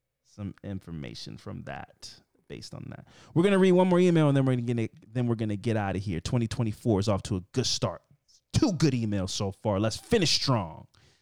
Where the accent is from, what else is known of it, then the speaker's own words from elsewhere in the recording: Connecticut, United States; now in Maryland, United States; So I moved to Maryland from Connecticut.